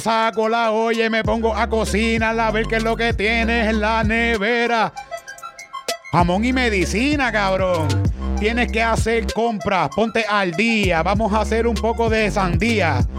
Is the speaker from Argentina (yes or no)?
no; Puerto Rico; yo soy boricua